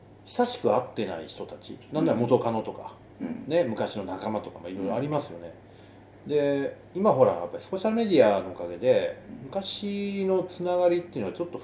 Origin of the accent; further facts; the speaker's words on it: Kansai, Japan; moved away as an adult; now in Tokyo, Japan; まあ、あの大学までね、まあ、あの関西にいまして、で大学出て、あの逃げるように東京に来たっていうのが